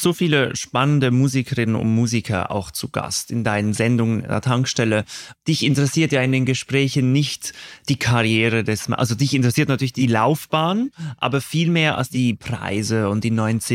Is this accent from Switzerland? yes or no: yes; Switzerland; Ja, ich bin aus der Schweiz